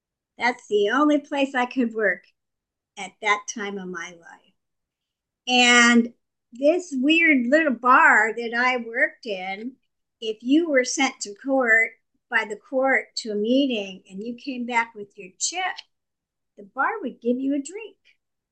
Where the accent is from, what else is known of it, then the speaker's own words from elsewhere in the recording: Hawaii, United States; I want to share something with you from Hawaii, since I am from Hawaii.